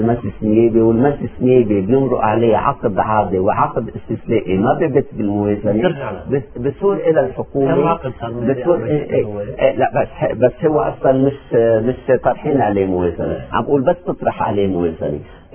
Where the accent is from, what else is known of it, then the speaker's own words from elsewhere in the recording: Lebanon; اذا فعلا احنا كشعب لبناني عندنا كرامتنا